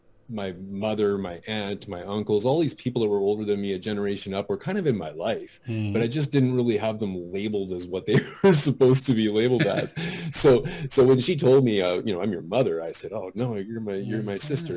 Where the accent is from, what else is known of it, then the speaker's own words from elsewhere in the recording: British Columbia, Canada; I grew up here in British Columbia, Canada, on the coast, though, right on a municipality just outside of Vancouver.